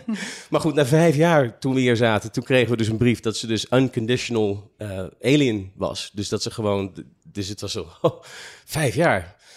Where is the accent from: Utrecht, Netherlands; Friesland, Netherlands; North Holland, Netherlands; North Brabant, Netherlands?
North Holland, Netherlands; Blaricum; also born or lived in Amsterdam; Ik ben geboren in Nederland, in Amsterdam. Ik ben opgegroeid in Blaricum. Ik heb een Amerikaanse moeder, een Nederlandse vader.